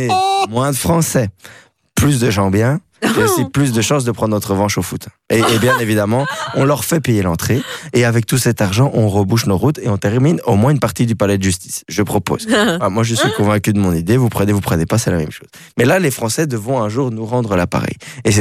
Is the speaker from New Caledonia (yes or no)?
no; Belgium; nous en tant que Belges, tu vois ce que, on connaît la France.